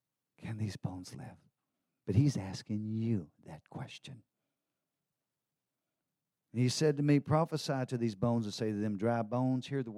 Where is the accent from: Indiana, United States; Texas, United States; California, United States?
Texas, United States; I could handle the pain. I think I'm a Texan. I'm like you. Yeah, I can handle pain.